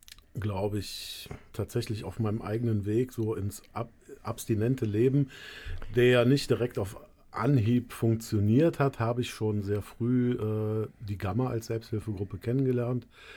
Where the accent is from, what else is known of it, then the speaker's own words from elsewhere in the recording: Frechen, North Rhine-Westphalia, Germany; Komme aus Frechen, gebürtig aus Frechen, bin jetzt 45 Jahre